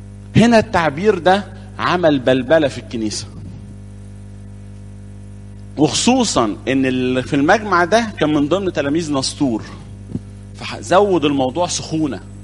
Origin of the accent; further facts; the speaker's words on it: Upper Egypt, Egypt; فوق عندنا في الصعيد على اساس ان الصعيد دماغهم ناشفة